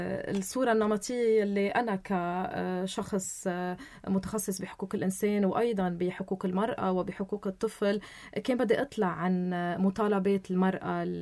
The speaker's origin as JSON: {"language": "Arabic", "country": "Lebanon", "said": "أنا لبنانية، أنا بترك لبنان وبرجع على لبنان، بحب لبنان، أنا أم أخت"}